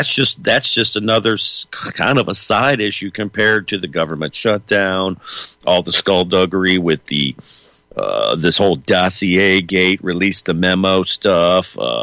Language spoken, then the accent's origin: English; Missouri, United States; Let's bring on Jim in my home state here of Missouri.